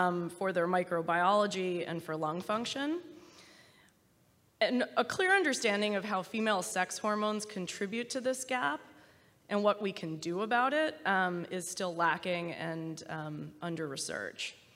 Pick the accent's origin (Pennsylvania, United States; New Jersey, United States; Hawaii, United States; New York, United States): Pennsylvania, United States; Pittsburgh; As mentioned … I'm from Pittsburgh